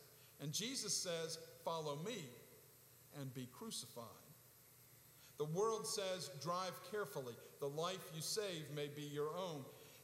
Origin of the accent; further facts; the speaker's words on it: Rockville, Maryland, United States; walked down to the old courthouse in my hometown of Rockville, Maryland, to hear Jimmy Carter speak.